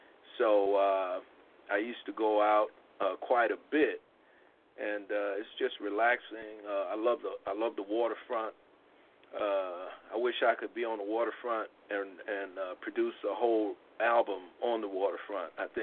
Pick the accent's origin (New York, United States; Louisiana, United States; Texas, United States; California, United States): New York, United States; So as I grew up in New York, especially when I went to New York, I had a chance and I was exposed to a lot of different types of music